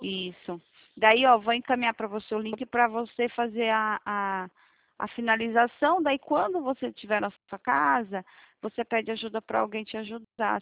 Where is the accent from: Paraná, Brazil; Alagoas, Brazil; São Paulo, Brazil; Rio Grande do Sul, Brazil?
São Paulo, Brazil; Piracicaba; Sou de Piracicaba também.